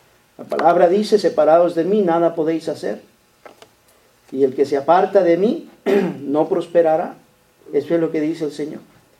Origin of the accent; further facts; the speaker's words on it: Michoacán, Mexico; Michoacán por computadora. Y me meto y me llevo casi una hora siguiendo el camino, el mapa, y llego a mi pueblo. Presumiéndole a mis hijos, miren, aquí fue donde nací, aquí fue donde, aquí, mira, aquí cuidaba las borregas